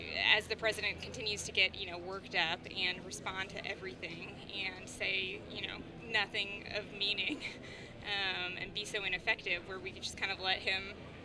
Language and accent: English; Indiana, United States; like I said, I'm from Indiana, and a lot of people there, even people who voted for Trump